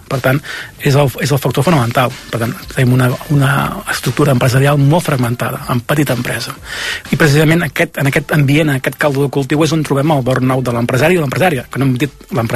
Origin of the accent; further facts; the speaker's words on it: Catalonia, Spain; socialment, fixeu-vos, com som els catalans